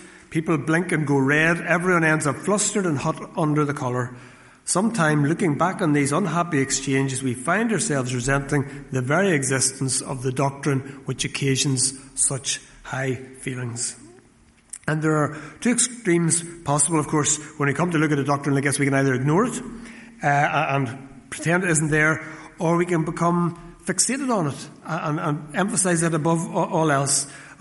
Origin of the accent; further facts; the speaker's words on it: Dundonald, Northern Ireland, United Kingdom; When I was growing up in Dundonald